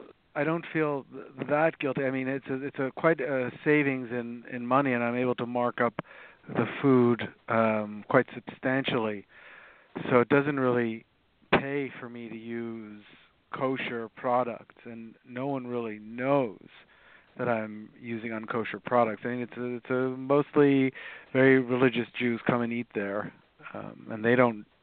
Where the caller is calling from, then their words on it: New York, United States; I'm calling from New York.